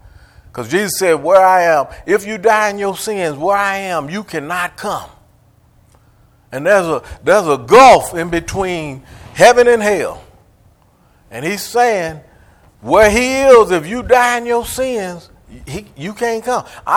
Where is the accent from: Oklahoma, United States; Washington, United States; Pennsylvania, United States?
Oklahoma, United States; Tulsa; also born or lived in Georgia; I grew up in Tulsa over on the north side, and I left here and moved to Georgia for 30 years